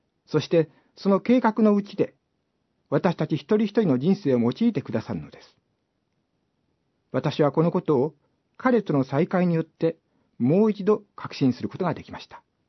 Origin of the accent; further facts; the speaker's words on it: Ibaraki, Japan; born there; 茨城県生まれの私には、なかなか理解することができない青森の言葉。